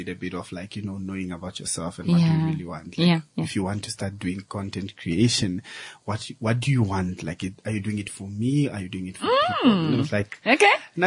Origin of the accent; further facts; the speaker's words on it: Windhoek, Khomas, Namibia; I grew up in Babylon.